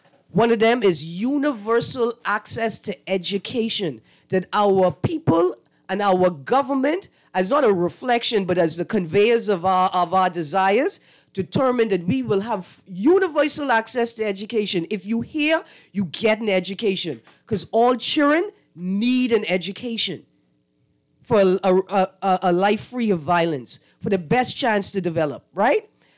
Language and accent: English; New Providence, Bahamas; I'm from New Providence. I grew up in Montague Harbor.